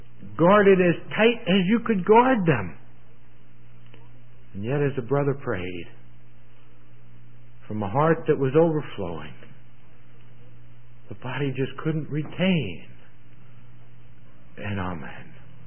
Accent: New York City, New York, United States; You know, I grew up in around New York City. Spent most of my life there.

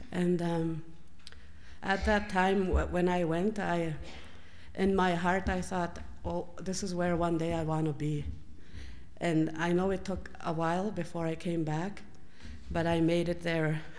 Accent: Gift Lake, Alberta, Canada; I'm from Gift Lake. It's a Métis community, and it's about 1,000 people there.

